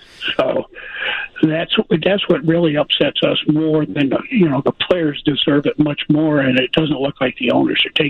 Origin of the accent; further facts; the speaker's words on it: Las Vegas, Nevada, United States; I'm from Las Vegas, and I've been in the business for over 40 years, and been running race and sports books out in Las Vegas and Reno and all of Nevada.